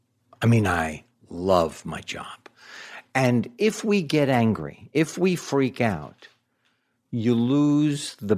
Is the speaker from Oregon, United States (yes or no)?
no; New York City, New York, United States; born there; Yes, and I was born in New York City.